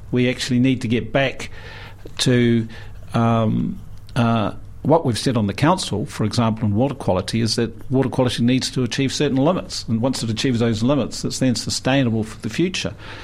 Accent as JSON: {"language": "English", "region": "Otago", "country": "New Zealand", "said": "Now, we started this off saying I'm from South Otago."}